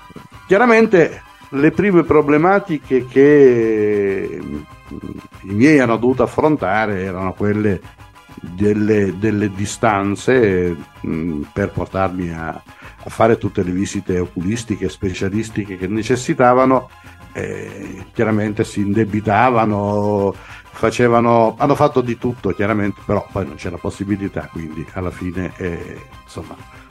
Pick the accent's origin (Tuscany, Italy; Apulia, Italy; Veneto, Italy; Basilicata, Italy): Basilicata, Italy; San Paolo Albanese; born there; io sono nato a San Paolo Albanese, un paesino piccolissimo della Basilicata. All'epoca erano circa 500 le anime che vivevano in quel paese, ora si sono pressoché dimezzate, se non di meno.